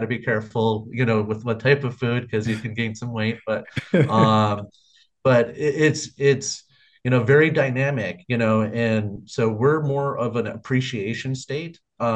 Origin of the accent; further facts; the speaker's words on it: Minnesota, United States; now in Hawaii, United States; But yeah, so I grew up in Minnesota, but I just didn't find anything that I, you know, a future in Minnesota, and I want to get to know my mom more. So that was part of the reason why I came to Hawaii.